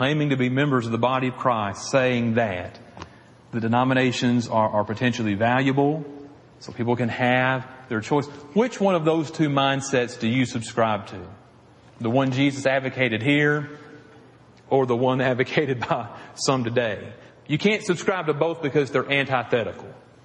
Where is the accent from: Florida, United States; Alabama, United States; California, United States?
Alabama, United States; Piedmont; There's a congregation on Highway 278, one on Highway 9, and then there was the one that I grew up at on Memorial Drive.